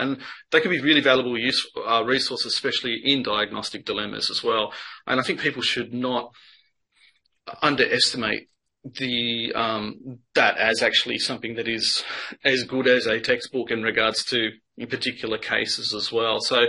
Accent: Australia; I'm an Australian pathologist.

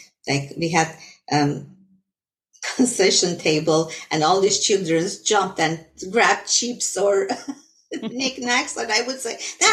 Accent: Tehran, Tehran Province, Iran; English is a second language; of course Armenian from Iran, so I'm an Armenian and Farsi interpreter. My nationality is Armenian, and I was born and raised in Tehran, Iran.

